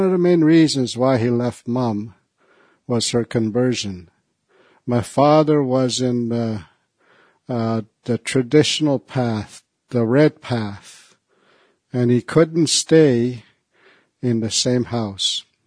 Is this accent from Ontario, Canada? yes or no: yes; Round Lake, Ontario, Canada; I come from Round Lake, Ontario. It's often called Wiagamaw these days. And I come from the North Caribou Lake Band of people. I come from a family of 13 children.